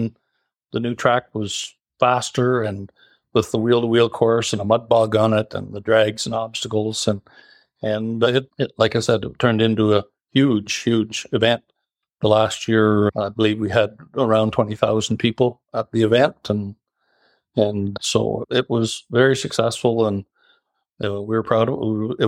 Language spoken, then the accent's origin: English; Bancroft, Ontario, Canada; also born or lived in Kingston / North Bay; And so I was born in Kingston, moved to North Bay. And then when I was about 9 or 10 years old, we moved to Bancroft. And so I did my growing up in Bancroft for sure.